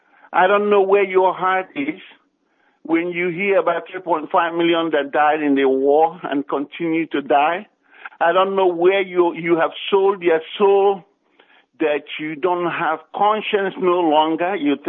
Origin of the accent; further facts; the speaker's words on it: Oba, Anambra, Nigeria; now in Los Angeles, United States; I hail from Oba in Idemili local government area of Biafra land.